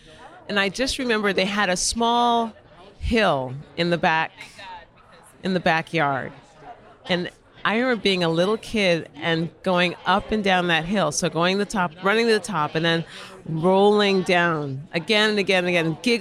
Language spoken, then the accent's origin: English; Cleveland, Ohio, United States; I mean, I grew up in Cleveland, Ohio, and my godparents lived in Chesterland, Ohio.